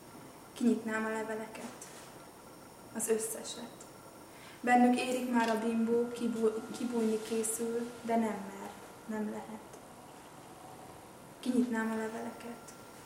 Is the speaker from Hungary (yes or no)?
yes; Budapest, Hungary; 1985. október 24-én születtem Budapesten, és azóta is ott élek, ott tanulok. Jelenleg az ELTE angol-magyar szakán vagyok, 4. éves hallgató.